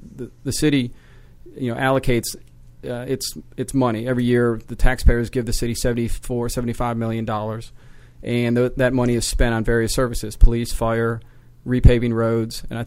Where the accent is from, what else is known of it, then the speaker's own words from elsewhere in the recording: Dunwoody, Georgia, United States; I grew up here in the Atlanta area and actually in Dunwoody and spent my school years here